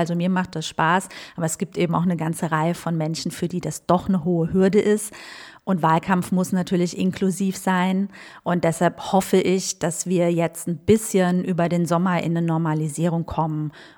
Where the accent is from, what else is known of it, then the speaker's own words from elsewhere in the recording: Westerwald, Germany; Mein Vater war auch kommunalpolitisch aktiv in dem Westerwaldort, wo ich herkomme.